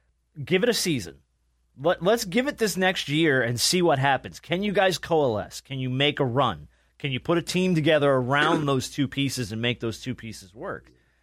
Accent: New Jersey, United States; You know what? I grew up in New Jersey.

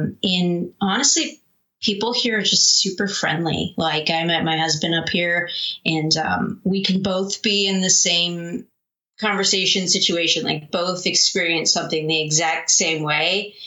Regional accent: San Diego, California, United States; also born or lived in Arizona / Rochester Hills; now in Charlevoix, United States; I think I moved to Michigan from, I grew up in San Diego, went to school at Arizona State. So Michigan was a huge change. Lived in Rochester Hills

